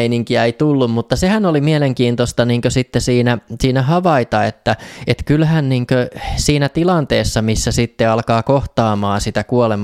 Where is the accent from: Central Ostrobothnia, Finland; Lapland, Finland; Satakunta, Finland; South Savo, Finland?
Central Ostrobothnia, Finland; Kannus; also born or lived in Saint Petersburg, Russia; lapsuutta mä vietin Pohjanmaalla Kannuksessa, että sen mä koen ehkä semmoiseksi vahvaksi lapsuuden ympäristöksi, että mähän on sitten syntynyt tuolla niin kuin silloisessa Leningradissa, nykyisessä Pietarissa, missä mun isä oli opiskelemassa ja heitti mut sitten sieltä eron jälkeen sinne Kannukseen parivuotiaana. Ja isovanhempien luona asuin Kannuksessa niin kuin kouluikään asti